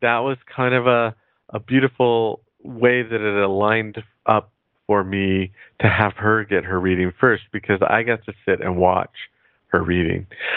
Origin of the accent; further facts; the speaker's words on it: California, United States; because I was from California